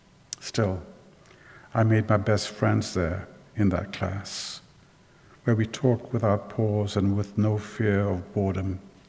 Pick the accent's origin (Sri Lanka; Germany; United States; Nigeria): Sri Lanka; moved away; also born or lived in England; I grew up in Sri Lanka, where I went to this wretched school in Sri Lanka, and then I went to school in England